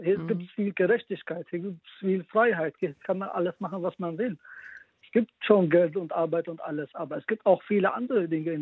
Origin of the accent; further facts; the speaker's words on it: Syria; German is a second language; now in Germany; Vor 11 Jahren, als ich nach Deutschland gekommen bin, fragte mich meine Chefin in der Gastronomie, wo ich herkomme. Ich sagte aus Syrien